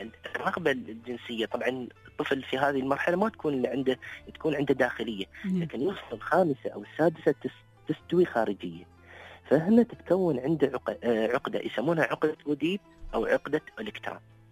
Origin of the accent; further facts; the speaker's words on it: Dubai, United Arab Emirates; يعني مثلا أنا من دبي، خلني أخذ من بنات أهل دبي، ما يحتاج أسير الشاردة أو الإمارات الثانية